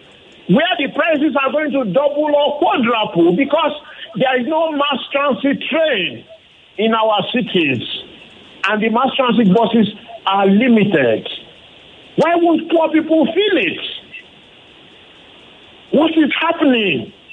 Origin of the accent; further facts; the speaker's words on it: Ikoyi, Lagos, Nigeria; growing up, my dad was a senior civil servant and I grew up in Ikoyi.